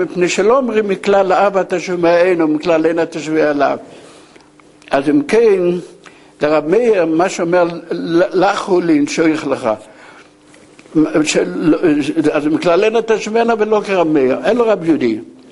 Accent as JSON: {"language": "Hebrew", "town": "Jerusalem", "region": "Jerusalem District", "country": "Israel", "tie": "born there", "said": "אני יליד ירושלים"}